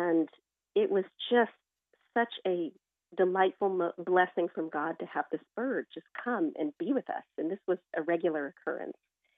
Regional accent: Parker, Texas, United States; I grew up in Parker, Texas, outside of the Dallas-Fort Worth area, in a small home with my family on 3 acres of land, and had just very humble beginnings.

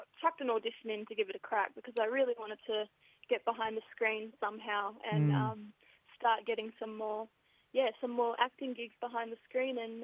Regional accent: Broome, Western Australia, Australia; now in Melbourne, Australia; I'm a proud Yari, Wajari, Noongar and Pitjantjatjara woman from all over Western Australia, but I was born and raised in Broome.

